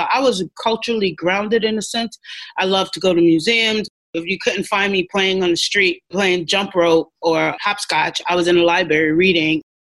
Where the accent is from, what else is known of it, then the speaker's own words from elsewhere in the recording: Brooklyn, New York, United States; I grew up in Brooklyn, New York, the concrete jungle.